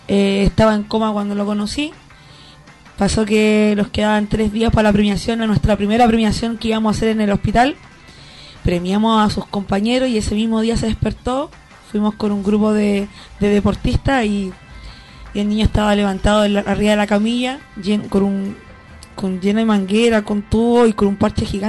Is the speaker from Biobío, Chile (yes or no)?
no; La Cisterna, Santiago Metropolitan, Chile; born there; llegué a mi comuna donde yo nací, en La Cisterna